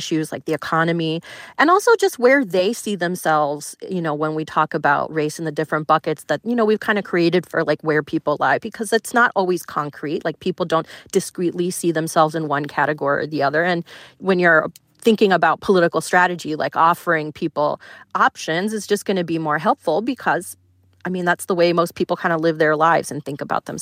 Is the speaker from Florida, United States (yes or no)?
yes; Florida, United States; I grew up in Florida where, you know, a lot of Latino voters don't even see themselves as communities of color.